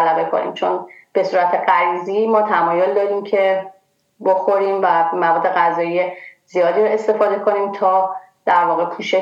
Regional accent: Iran; ما که خارج از ایران هستیم، وقتی که از اخبار و در واقع مسائل کشورمون آگاه میشیم

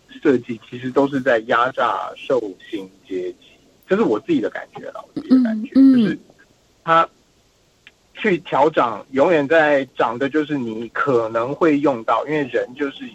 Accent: Taiwan; now in Australia; 所以因为我本人是从台湾过来嘛

